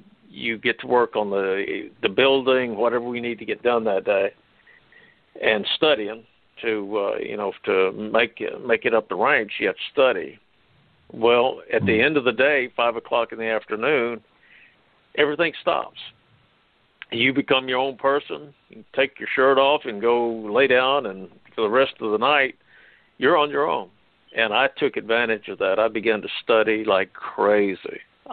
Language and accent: English; Lawton, Oklahoma, United States; I grew up in Lawton, Oklahoma. I graduated from high school in 1973. I got an associate degree in basket weaving and pee-pee pitching here in Oklahoma.